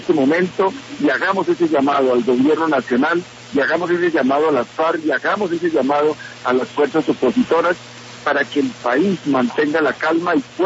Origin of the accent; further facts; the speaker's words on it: Colombia; este traspiés vamos a superarlo como colombianos y vamos a salir adelante.